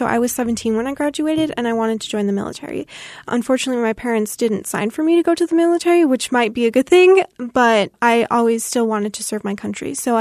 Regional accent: El Paso, Texas, United States; also born or lived in Kentucky / Houston; So I'm originally from El Paso, Texas. My father had a job working for the Federal Bureau of Prisons, so we had to move around a lot. So when I was younger, I moved to Kentucky, and then after that, I moved to Houston.

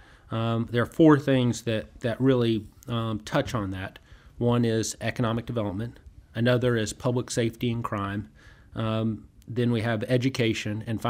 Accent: Chattanooga, Tennessee, United States; I grew up here in Chattanooga.

